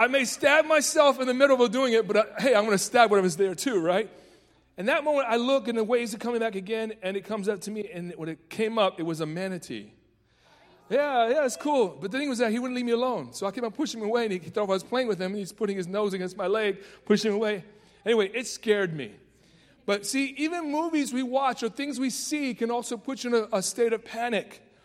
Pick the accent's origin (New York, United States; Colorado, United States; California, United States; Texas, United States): New York, United States; New York City; Because, you know, I grew up in the Bronx. In New York City, if you're not good, they don't pick you.